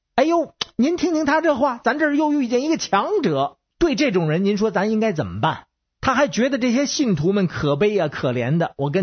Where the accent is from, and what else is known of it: Beijing, China